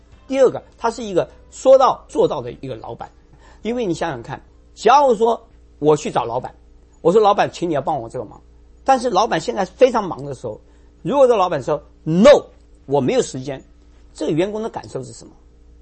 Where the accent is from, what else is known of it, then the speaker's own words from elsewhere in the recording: China; 因为我们中国人趋向于保守